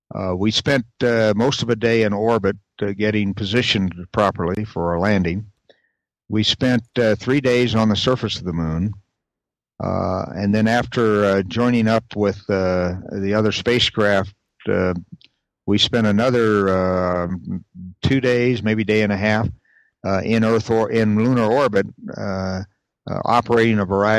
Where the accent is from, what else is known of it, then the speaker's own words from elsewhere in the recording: Silver City, New Mexico, United States; we worked together on that when I was growing up in Silver City, New Mexico.